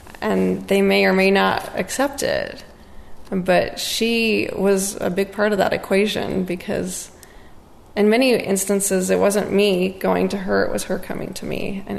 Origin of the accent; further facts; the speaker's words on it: Salt Lake City, Utah, United States; I'm white. I'm from Salt Lake City, and I'm Mormon.